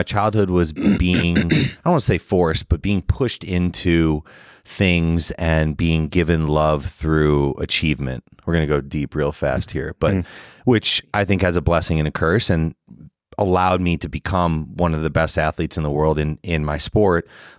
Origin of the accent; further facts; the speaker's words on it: Chicago, Illinois, United States; Yeah, we were always really close, grew up in Chicago.